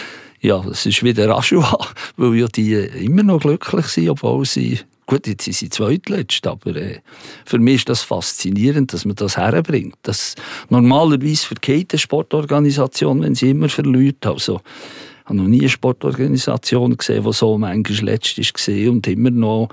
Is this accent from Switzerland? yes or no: yes; Bern, Switzerland; da würde ich natürlich sagen, als Berner